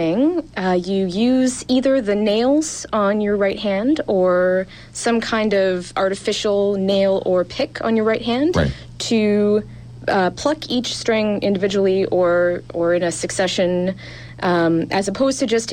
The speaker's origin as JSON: {"language": "English", "town": "Ottawa", "region": "Ontario", "country": "Canada", "tie": "born or raised there", "lives_now": "Toronto, Canada", "said": "I grew up in Ottawa, actually, and I moved to Toronto about 13 years ago to go to school, and then I just never left."}